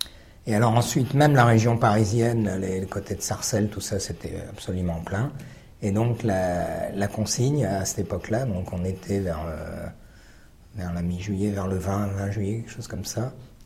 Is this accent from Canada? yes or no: no; Oran, Oran Province, Algeria; born there; moved away; Non, non, je suis né en Algérie. Je suis né à Oran.